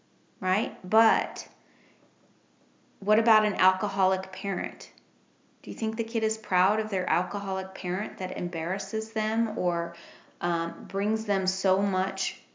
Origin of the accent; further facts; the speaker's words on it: Oregon, United States; now in North Carolina, United States; Okay, I'm from Oregon.